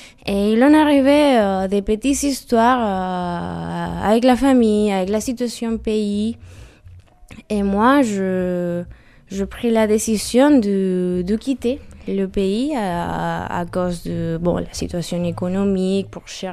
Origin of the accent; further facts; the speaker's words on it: Venezuela; moved away as an adult; now in Europe; Je suis née en 98 au Venezuela, un très très beau pays de la Sud-Amérique, un pays du Caraïbe